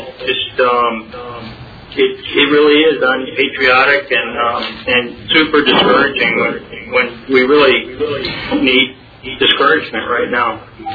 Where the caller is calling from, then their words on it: Scottsdale, Arizona, United States; I'm calling from Scottsdale.